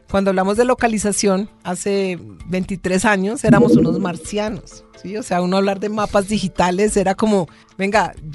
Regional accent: Cali, Valle del Cauca, Colombia; now in Bogotá, Colombia; vengo de Cali, yo soy caleña, mucho honor

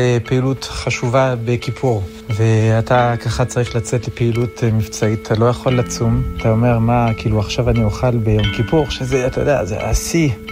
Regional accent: France; Hebrew is a second language; now in Modiin, Israel; עליתי לארץ ב-2003 מצרפת, למדתי בישיבה גבוהה בירושלים שנתיים

